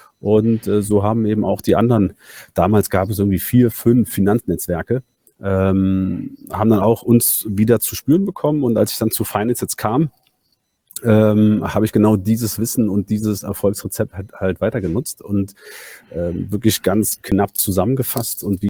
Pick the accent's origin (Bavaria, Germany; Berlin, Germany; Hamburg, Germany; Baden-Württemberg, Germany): Berlin, Germany; born there; Ich sende hier auch gerade aus der Berliner Zentrale der DKB, also bin gebürtiger Berliner